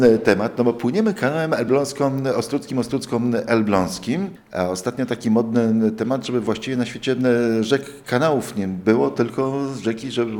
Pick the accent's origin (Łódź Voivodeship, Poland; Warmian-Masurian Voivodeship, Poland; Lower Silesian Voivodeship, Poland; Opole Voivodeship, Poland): Warmian-Masurian Voivodeship, Poland; Ostróda; ja pamiętam z czasów mojego dzieciństwa jezioro Drwęckie w Ostrodzie. No, tutaj się nad tym jeziorem wychowałem.